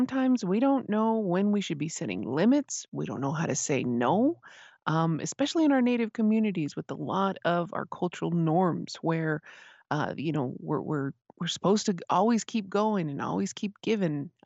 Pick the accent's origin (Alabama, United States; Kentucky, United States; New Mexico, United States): New Mexico, United States; Isleta Pueblo; from Isleta Pueblo